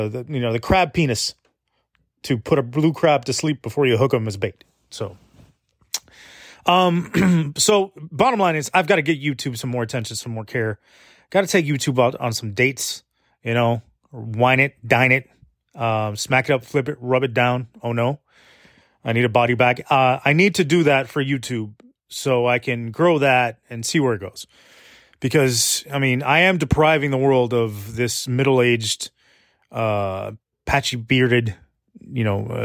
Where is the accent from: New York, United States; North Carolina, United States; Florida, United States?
Florida, United States; Miami; there's something very special and unique about growing up in Miami, growing up in South Florida, the meshing of cultures, the ties that bind us down here